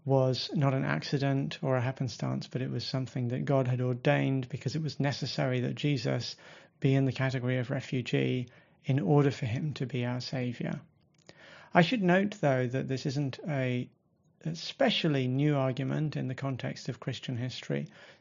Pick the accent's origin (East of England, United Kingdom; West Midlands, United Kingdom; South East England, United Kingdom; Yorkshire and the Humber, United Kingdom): South East England, United Kingdom; Basingstoke; I grew up in Basingstoke, going to churches in the Forge network.